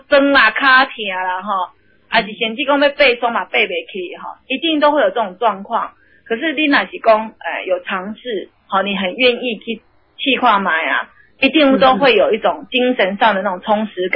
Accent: Taiwan; 真正我刚刚讲那就是爱去他敲出我们台湾人那种正气的感觉齁。

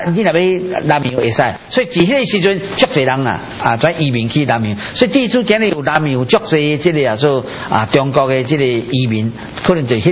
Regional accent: Taiwan; 这是我们台湾人这句的风俗啦，

